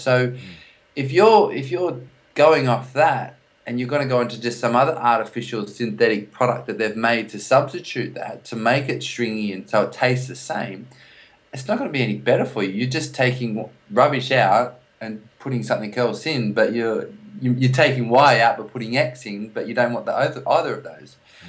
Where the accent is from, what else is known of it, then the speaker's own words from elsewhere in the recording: Australia; now in London, United Kingdom; I am Australian.